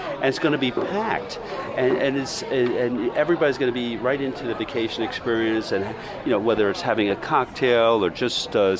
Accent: New York City, New York, United States; New Yorkers are a pretty difficult crowd, as I'm a New Yorker

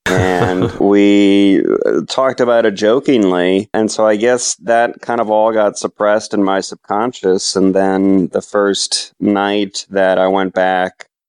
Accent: Philadelphia, Pennsylvania, United States; I'm not from here originally. I'm from Philadelphia, but this is home for me

